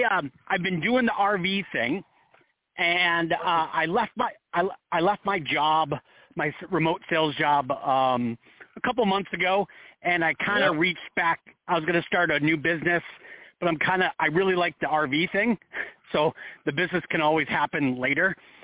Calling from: Arizona, United States; Hi, Reverend Adam. … I'm from Arizona

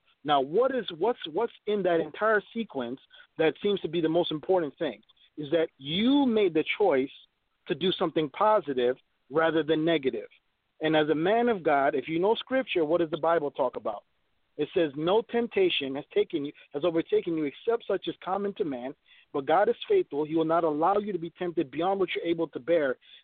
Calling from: Minneapolis, Minnesota, United States; I'm from Minneapolis.

